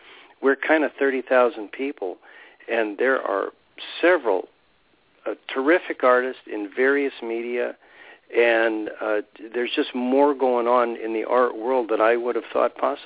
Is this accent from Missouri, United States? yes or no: no; California, United States; But, you know, I came from Southern California, which has its own energy and so on.